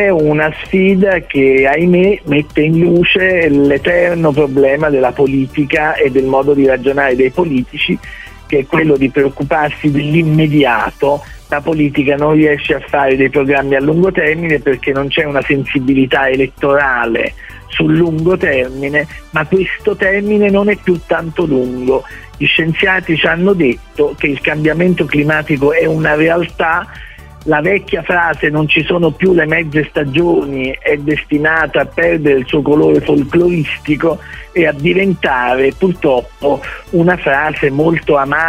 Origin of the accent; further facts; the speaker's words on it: Naples, Campania, Italy; io che sono napoletano non posso non pensare alla mia amata costiera amalfitana